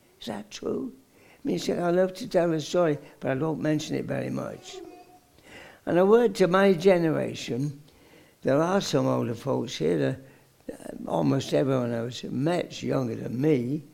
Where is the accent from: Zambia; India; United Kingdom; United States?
United Kingdom; England; I'm an Englishman, of course, and a big fan of Queen Elizabeth.